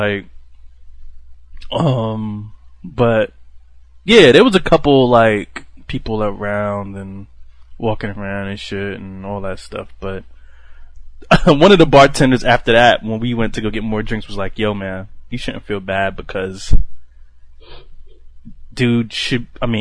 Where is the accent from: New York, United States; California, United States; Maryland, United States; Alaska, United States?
New York, United States; Brooklyn; And I was like, yo, I'm from Brooklyn.